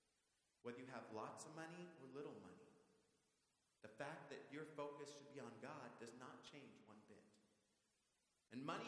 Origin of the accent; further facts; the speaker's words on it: Seattle, Washington, United States; I mean, I'm from Seattle, so of course it's worth money.